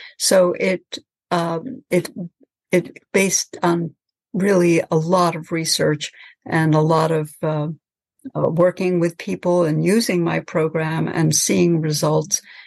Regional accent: New York, United States; I'm from New York originally

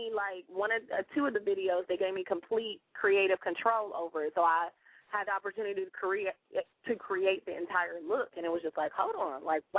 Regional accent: Ohio, United States; I'm from Ohio.

